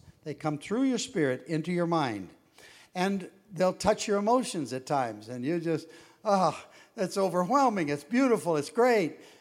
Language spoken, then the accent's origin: English; Santa Monica, California, United States; Now, I grew up near Santa Monica, and I spent lots of times out in the waves, and that was more fun.